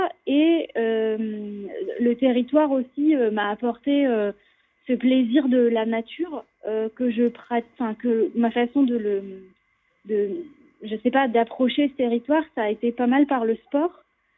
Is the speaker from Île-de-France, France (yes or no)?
yes; Paris, Île-de-France, France; Je suis une vraie Parisienne. Je suis vraiment née dans Paris intramuros.